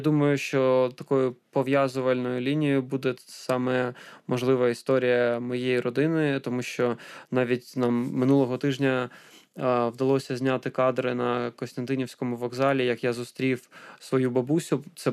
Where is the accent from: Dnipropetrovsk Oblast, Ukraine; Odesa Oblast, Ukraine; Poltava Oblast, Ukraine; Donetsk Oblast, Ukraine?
Donetsk Oblast, Ukraine; Donetsk; да я сам з Донецька